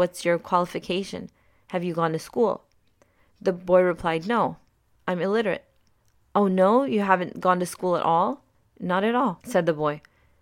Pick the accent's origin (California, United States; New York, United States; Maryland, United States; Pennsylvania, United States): Maryland, United States; also born or lived in Pakistan; I was born in Pakistan, but came to the U.S. at only 3 years old, and I grew up in Maryland for most of my life.